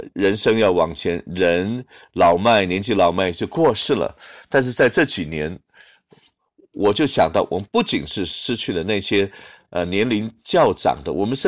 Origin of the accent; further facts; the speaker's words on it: Hong Kong; 我是从香港来的，那的确是这样子。